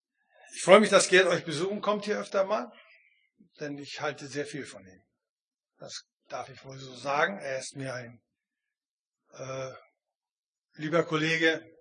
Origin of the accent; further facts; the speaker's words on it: Neumünster, Schleswig-Holstein, Germany; Ich bin eigentlich auch Holsteiner. Ich komme aus Neumünster, da bin ich groß geworden, aufgewachsen